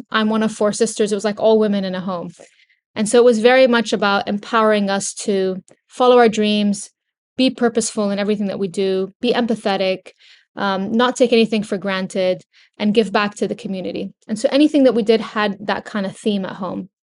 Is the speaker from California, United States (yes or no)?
yes; California, United States; born or raised there